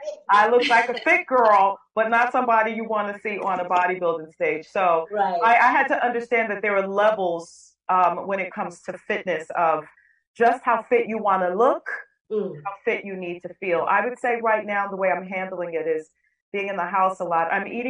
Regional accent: New Haven, Connecticut, United States; Well, I grew up in New Haven from the time I was about 2 years old. I grew up in an area called The Hill, which is in the vicinity of the New Haven train station.

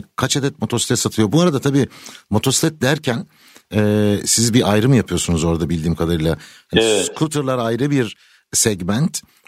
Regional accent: Manisa, Turkey; Manisa biliyorsunuzdur motosiklet konusunda çok zengin bir şehirdir. Ben de orada doğdum büyüdüm.

